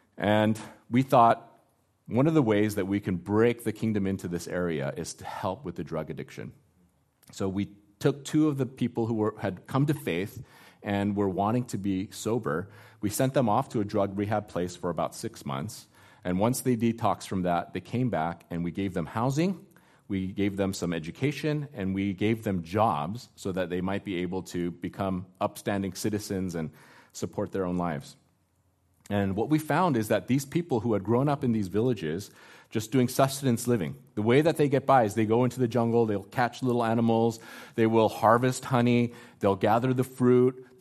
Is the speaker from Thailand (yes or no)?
yes; Thailand; also born or lived in South Korea / United States; I was born in Korea and had to adjust cross-culturally to the United States, and then we moved back to Asia and had to readjust back to being in Thailand.